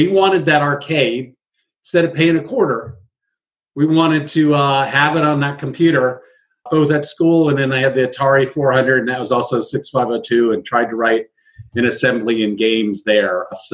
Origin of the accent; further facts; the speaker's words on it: Fairfax, California, United States; But I grew up in Fairfax, 20 miles north of San Francisco, West Marin, if you're a local. So I'm a local boy as well. I've lived all around the Bay Area